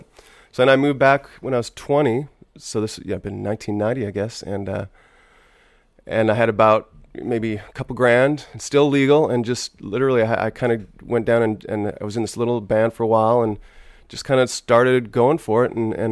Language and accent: English; Vancouver, British Columbia, Canada; moved away as an adult; born and raised in Vancouver till I was about, I guess, 18.